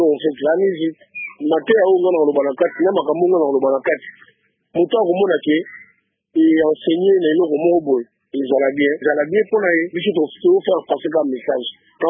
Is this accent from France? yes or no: no; Kinshasa, DR Congo; C'est pas comme on est congolais, il faut qu'on frappe juste chez nous, à Kinshasa.